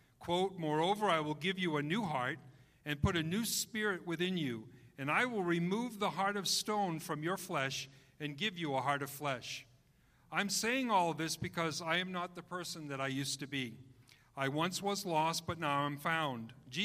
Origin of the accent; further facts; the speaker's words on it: New England, United States; I grew up in New England in a Roman Catholic family where we were religious but lost.